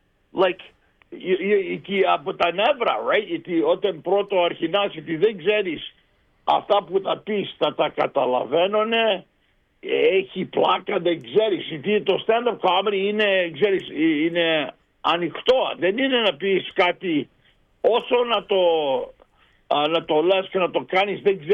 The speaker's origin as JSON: {"language": "Greek", "country": "Greece", "said": "No, δεν είμαι Ιταλός, είμαι Έλληνα."}